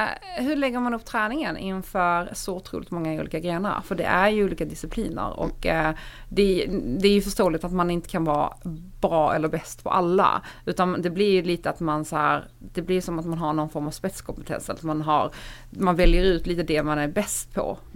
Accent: Ystad, Skåne, Sweden; Vi hade ju bara handboll, då jag är från Ystad.

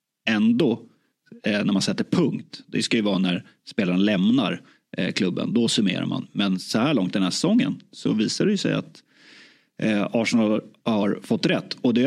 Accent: Sweden; Och det är klart som svensk att det hade varit kittlande att se Gyökeres.

